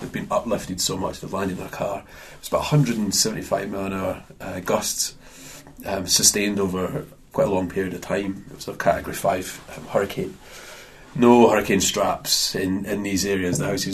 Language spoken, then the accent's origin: English; Grangemouth, Scotland, United Kingdom; But growing up in Grangemouth, miners in my family, we kind of knocked on doors and asked for soup when I was younger